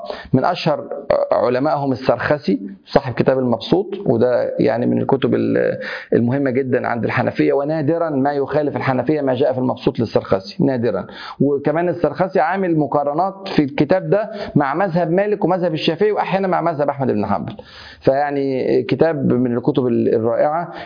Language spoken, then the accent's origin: Arabic; Egypt; كان عندنا في مصر هنا الملكية والشافعية هم أكتر حاجة